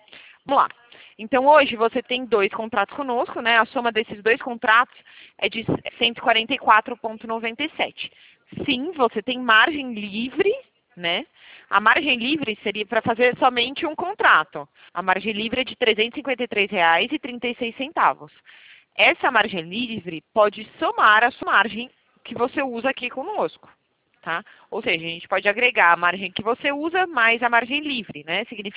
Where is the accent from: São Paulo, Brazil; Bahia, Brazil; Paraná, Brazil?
São Paulo, Brazil; eu sou de São Paulo, mas eu faço atuação a nível Brasil.